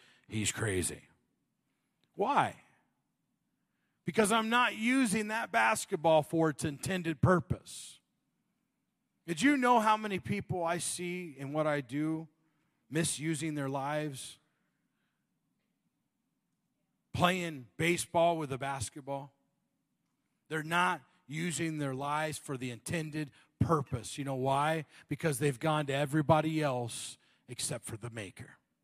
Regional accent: Arizona, United States; Big Phoenix Suns fan because I'm from Arizona, which means I'm used to disappointment in my life.

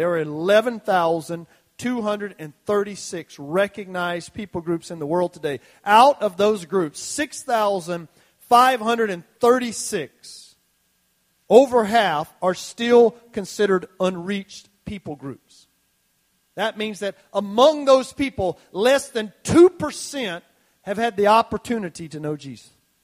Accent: Georgia, United States; I'm from South Georgia, very patriotic area. We still fly flags, and we still love our country, and we're a very patriotic bunch where I'm from.

